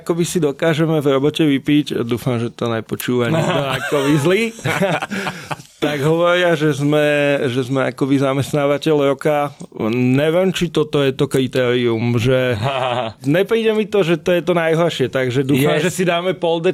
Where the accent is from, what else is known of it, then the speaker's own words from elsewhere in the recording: Bratislava, Bratislava Region, Slovakia; že som Bratislavčan, fakt mám Bratislavu rád